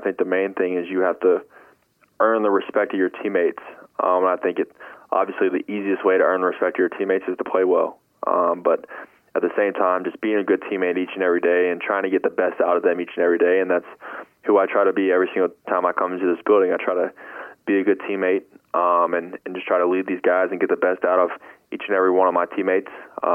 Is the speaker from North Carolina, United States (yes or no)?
yes; Charlotte, North Carolina, United States; and then we're both from Charlotte, so we've worked out in the off season every year